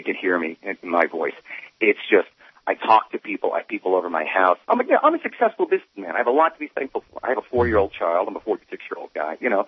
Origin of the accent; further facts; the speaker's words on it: New York, United States; now in Santa Rosa, United States; And I live in Santa Rosa, but I was born and raised in New York, and I was in New York, in Manhattan, saw the plane fly over my head on Broadway and go down.